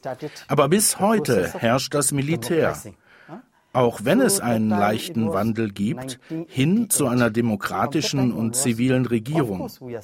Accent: Ayeyarwady Region, Myanmar; Ich bin im Süden von Myanmar geboren. Wir nennen die Region Delta. Ich bin in Burma geboren und aufgewachsen. Burma oder Myanmar, das ist dasselbe.

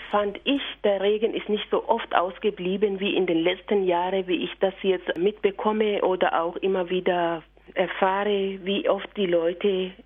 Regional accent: Manyara, Tanzania; Ja, ich komme von Nordost, von Tansania, in der Diözese Mbulu. Ich bin im Landgebiet aufgewachsen, das heißt nicht in der Stadt, in ländlicher Gegend.

